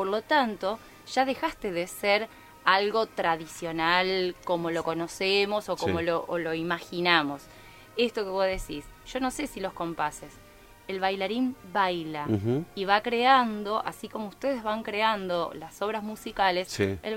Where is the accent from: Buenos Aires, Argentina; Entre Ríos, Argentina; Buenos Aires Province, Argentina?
Entre Ríos, Argentina; Cerrito; yo soy uno de los casos que nací en Cerrito, me crié ahí